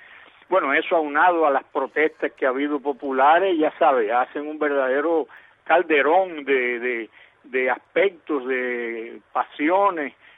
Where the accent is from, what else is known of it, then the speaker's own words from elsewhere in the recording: Cuba; yo como cubano, en Cuba no hay tradición de fútbol